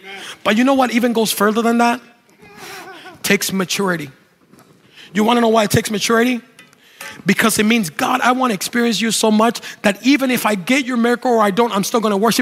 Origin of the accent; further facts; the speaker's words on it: Puerto Rico; now in New England, United States; let me not include me because I'm from Puerto Rico